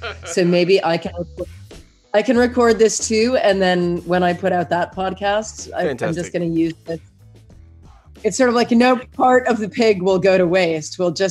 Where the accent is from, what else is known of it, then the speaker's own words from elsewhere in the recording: United States; I am really, really lucky, especially as an American and especially as a parent of a small child. I am really lucky I wound up here.